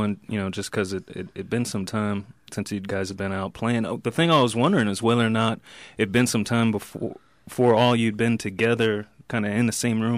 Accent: Atlanta, Georgia, United States; I'm originally from the South, from Atlanta

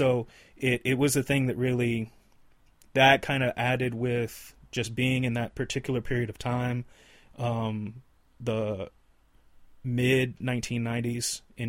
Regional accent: Atlanta, Georgia, United States; I mean, that was a way that I learned about music and all kind of varieties of music growing up in Atlanta

